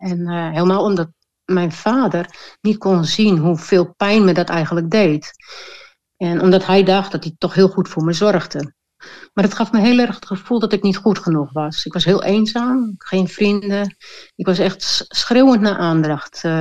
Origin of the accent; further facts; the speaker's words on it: Leeuwarden, Friesland, Netherlands; also born or lived in Amsterdam; Ja, nou, ik ben opgegroeid in een middenstandsgezin. Geboren in Amsterdam, maar al vrij jong vertrokken naar Leeuwarden. Omdat mijn ouders daar een zaak konden overnemen. De zaak over konden nemen van mijn grootouders.